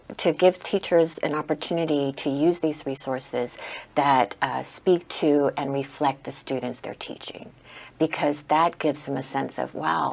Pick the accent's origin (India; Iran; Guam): Guam; as I was growing up in Guam, going to school, we learned a lot about American, U.S. history